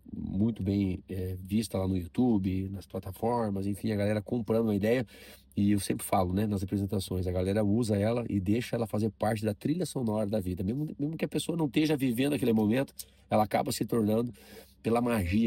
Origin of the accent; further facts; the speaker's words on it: Pato Branco, Paraná, Brazil; conterrâneos lá da minha cidade de Pato Branco, Paraná.